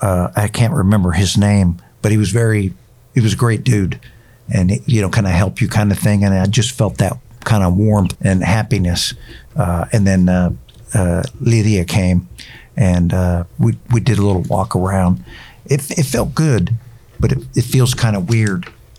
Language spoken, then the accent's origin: English; United States; You know, as an American, for some reason, we don't follow.